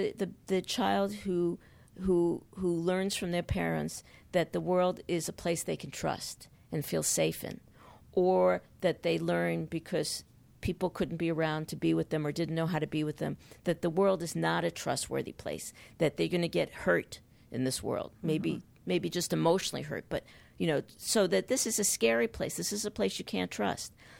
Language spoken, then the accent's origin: English; United States; Right, I'm American.